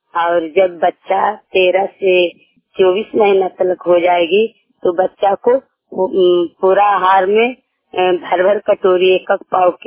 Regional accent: Harnaut, Bihar, India; मैं नरसा जिला के रहने वाली हूँ। मैं हरनौत प्रखंड के हूँ, मेरा घर उखड़ा है।

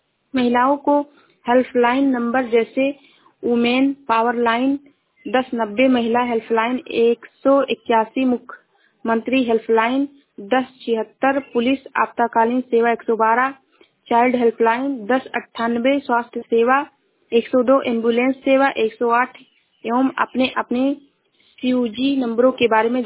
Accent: Shravasti, Uttar Pradesh, India; मैं जिला श्रावस्ती से हूँ।

